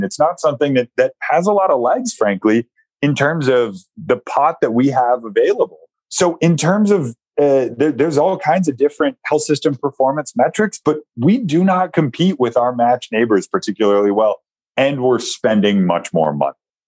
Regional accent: United States; We're American, and we're doctors, we're healthcare providers, we're medical students.

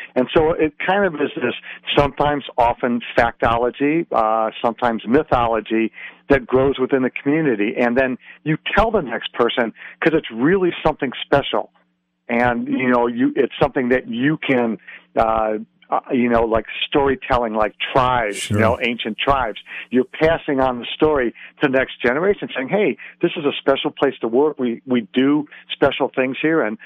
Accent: Detroit, Michigan, United States; I mean, I can remember growing up in Detroit and stargazing, that kind of thing

